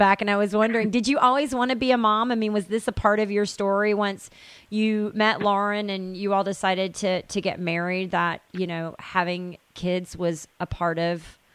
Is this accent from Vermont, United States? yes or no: no; Tennessee, United States; now in Chicago, United States; I grew up in Tennessee before I lived in Chicago, so I spent the first half there and the second half here.